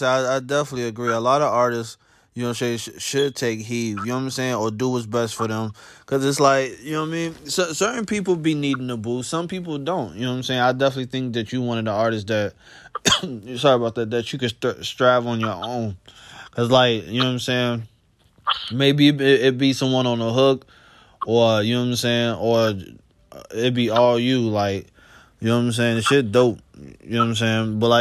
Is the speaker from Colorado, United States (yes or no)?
no; Chicago, Illinois, United States; I'm from the Chicagoland area where, you know what I'm saying, in a lot of parts of Chicago, it ain't so much the talent